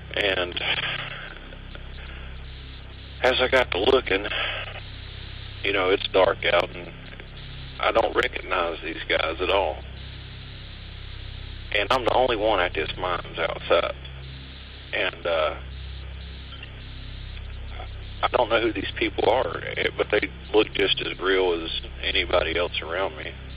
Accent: Kentucky, United States; I'm from Eastern Kentucky, a little county called Pike County.

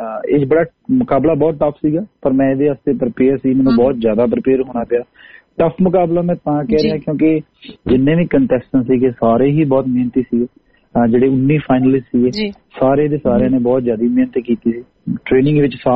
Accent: Zira, Punjab, India; also born or lived in Basti Bootewala; ਮੇਰਾ ਜਨਮ ਅਸਲ ਚ ਮੇਰੇ ਜੱਦੀ ਕੁਸ਼ਤੀ ਪਿੰਡ ਬਸਤੀ ਬੂਟੇ ਵਾਲੇ ਵਿਖੇ ਤਹਿਸੀਲ ਜ਼ੀਰਾ ਜ਼ਿਲ੍ਹਾ ਫਿਰੋਜ਼ਪੁਰ … ਦੇ ਮਾਤਾ ਜੀ ਸੁਖਚਿੰਦਰ ਕੌਰ ਜੀ ਦੀ ਕੁੱਖੋਂ ਮੇਰਾ ਜਨਮ ਹੋਇਆ ਤੇ ਮੈਂ ਆਪਣੇ ਜਿਹੜੇ ਮੁੱਢਲੇ ਜਿਹੜੀ ਪੜ੍ਹਾਈ ਜਿਹੜੀ ਕੀਤੀ ਹੋਈ ਲੋਕਲ ਸ਼ਹਿਰ ਜ਼ੀਰਾ ਵਿਖੇ ਕੀਤੀ ਹੈ

